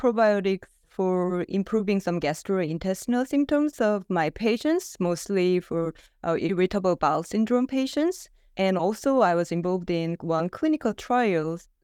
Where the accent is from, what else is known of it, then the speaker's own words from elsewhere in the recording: South Korea; English is a second language; I'm originally from South Korea and where I have earned my MD and PhD. Until 2017, I have worked as a family medicine practitioner in South Korea.